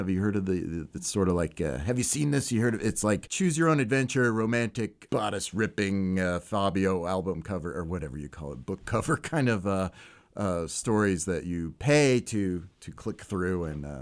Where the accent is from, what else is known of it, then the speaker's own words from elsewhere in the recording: Springfield, Illinois, United States; So I grew up in Springfield. I went to Lincoln Land and was an art major for a while.